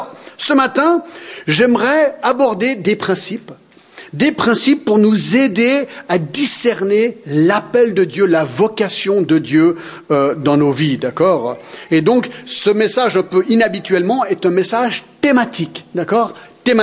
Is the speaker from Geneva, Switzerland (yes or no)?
yes; Geneva, Switzerland; also born or lived in Paris; je viens d'un pays lointain, je suis né à Paris, j'ai grandi à Genève